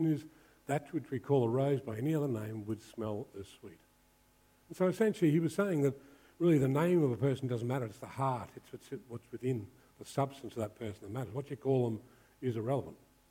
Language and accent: English; Australia; we're very casual in a lot of the way we approach things as Australian, very laid back.